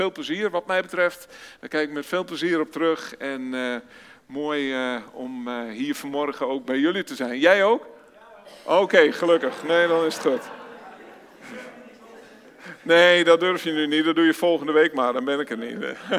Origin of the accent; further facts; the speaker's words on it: Burgum, Friesland, Netherlands; want we komen uit Friesland, Burgum.